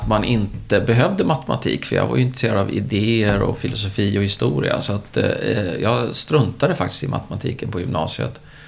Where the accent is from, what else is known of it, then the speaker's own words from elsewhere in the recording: Norrköping, Östergötland, Sweden; I Norrköping, i en liten villaförort som ligger utanför Norrköping som heter Linde.